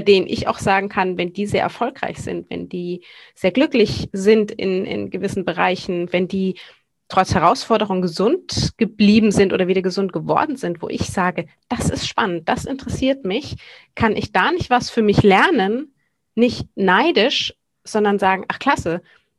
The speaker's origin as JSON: {"language": "German", "town": "Sylt", "region": "Schleswig-Holstein", "country": "Germany", "tie": "born or raised there", "also_born_or_lived": "Bavaria / Hamburg", "said": "Ich bin fast 40. Ich bin geboren eigentlich in Bayern, bin teilweise aufgewachsen auf Sylt, wo ich eben ja heute noch lebe, ebenso wie in Hamburg."}